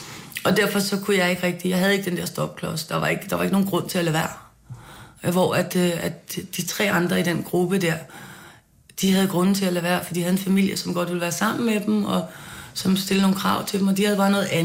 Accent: Copenhagen, Capital Region of Denmark, Denmark; Og jeg voksede op herinde i København på Åboulevarden

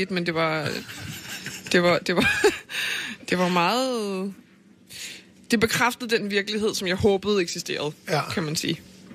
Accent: Avedøre, Capital Region of Denmark, Denmark; den barnepige jeg voksede op hos i Avedøre, ikke så langt væk herfra

